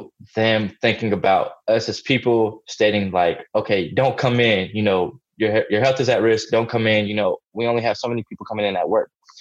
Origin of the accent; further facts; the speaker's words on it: Massachusetts, United States; born there; You know, I was born in Massachusetts, so I would say that.